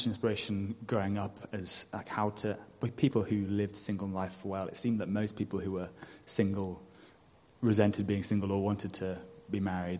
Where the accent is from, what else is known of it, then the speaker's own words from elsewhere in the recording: Scotland, United Kingdom; also born or lived in Isle of Man; now in Leeds, United Kingdom; I'm from Scotland, but lived in the Isle of Man for most of my life. I moved to Leeds in September to begin work as a civil engineer